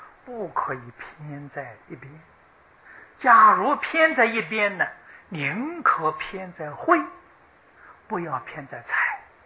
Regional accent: Taiwan; 我们台湾人财布施啊，是这个世界第一位啊

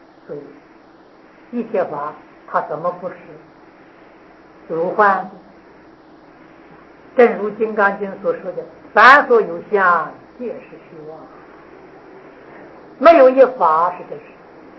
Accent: China; 我们中国人有信

